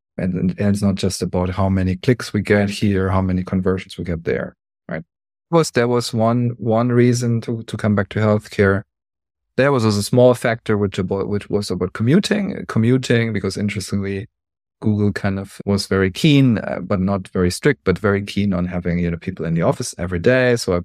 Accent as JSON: {"language": "English", "town": "Munich", "region": "Bavaria", "country": "Germany", "moved": "yes", "lives_now": "Switzerland", "said": "I'm originally from the Munich area, then have been living in Switzerland for 15 years. And maybe by the time you hear this recording, maybe I'm already living in Taipei, Taiwan."}